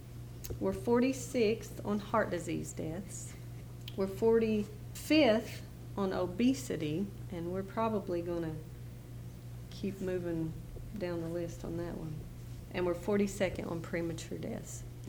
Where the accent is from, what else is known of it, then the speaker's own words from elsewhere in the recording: Blackey, Kentucky, United States; I'm from Blackie. I live in Hazard now